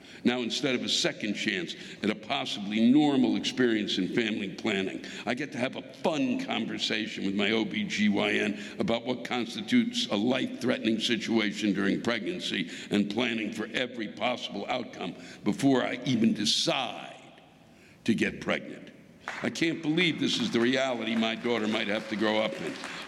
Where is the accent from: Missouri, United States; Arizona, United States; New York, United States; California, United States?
Missouri, United States; St. Louis; now in Indiana, United States; In my hometown of St. Louis, Hoosier means redneck